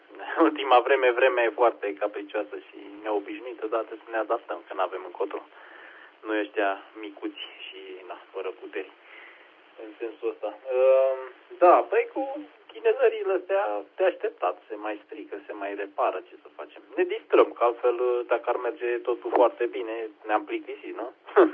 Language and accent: Romanian; Brașov, Brașov County, Romania; Da, uite că suntem mulți din, din Brașov